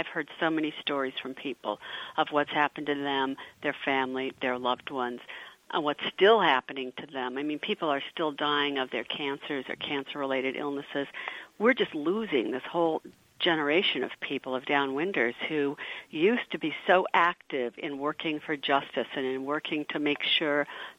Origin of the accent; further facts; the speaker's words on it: Salt Lake City, Utah, United States; I grew up in Salt Lake City